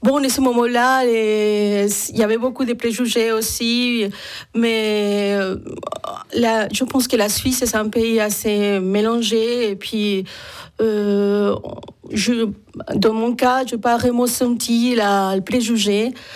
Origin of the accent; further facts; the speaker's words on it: Bogotá, Bogotá Capital District, Colombia; Je viens de la Colombie.